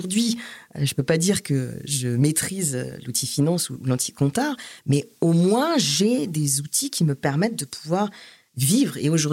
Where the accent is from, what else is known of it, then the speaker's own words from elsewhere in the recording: Metz, Grand Est, France; J'ai grandi à Metz, j'ai eu une très belle enfance, on va dire assez conventionnelle, avec une famille aussi très traditionnelle.